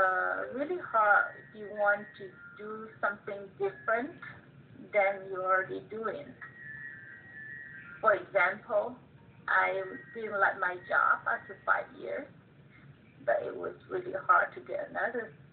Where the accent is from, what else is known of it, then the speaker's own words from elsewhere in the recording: China; English is a second language; now in United States; I grew up in China, a small town, and now I'm a government worker. I am a bank examiner, so in the United States.